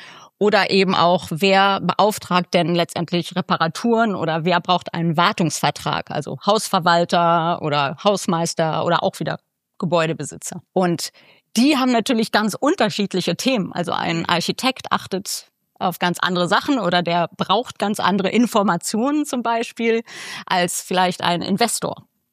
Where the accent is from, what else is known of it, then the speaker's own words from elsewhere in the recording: Berlin, Germany; in meiner Heimatstadt Berlin